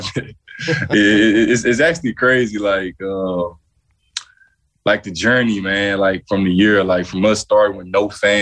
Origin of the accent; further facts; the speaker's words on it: Little Rock, Arkansas, United States; to be from where I'm from Little Rock, Arkansas